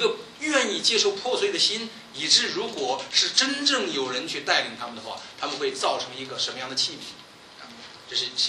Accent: Beijing, China; 我说我就在那个内部后头长大，我是高干子弟，对，我们住的那个地方全都是中直机关和国务院的这个大院

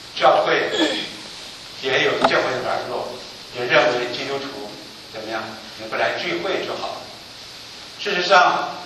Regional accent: China; 今天身为一个中国人，我想我们都为着中国能够强盛，我们感到高兴

